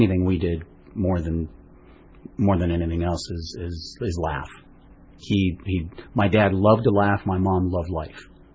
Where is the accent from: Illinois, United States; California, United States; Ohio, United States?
California, United States; Lomita; I grew up right here in Lomita, so right down the street. I grew up Lomita, Torrance, Redondo Beach, Hermosa Beach.